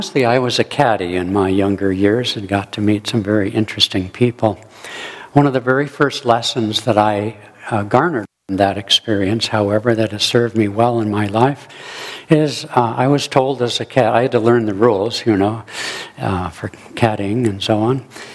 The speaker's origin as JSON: {"language": "English", "town": "Pacific Grove", "region": "California", "country": "United States", "tie": "born or raised there", "also_born_or_lived": "Monterey", "said": "was born and raised in Monterey and Pacific Grove, golf capital of the world."}